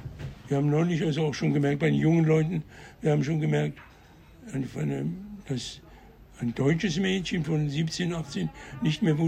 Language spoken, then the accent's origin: German; Marseille, Provence-Alpes-Côte d'Azur, France; wir sind aus Marseille, wir sind Marseille begraben, da gibt es ein Familiengrab